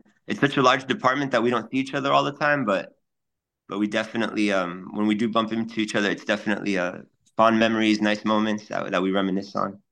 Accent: Florida, United States; You know, growing up, I grew up in Miami-Dade. I didn't know fire trucks were red. You know, down here, the trucks are green.

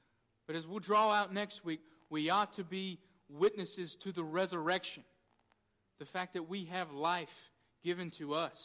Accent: Southern United States, United States; Many of us growing up in the Bible Belt have been told that if we believe in Jesus, we'll go to heaven.

